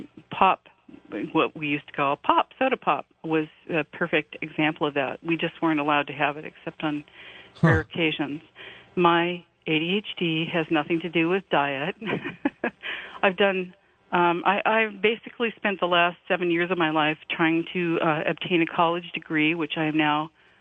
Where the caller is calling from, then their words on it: Portland, Oregon, United States; I'm calling from Portland, Oregon.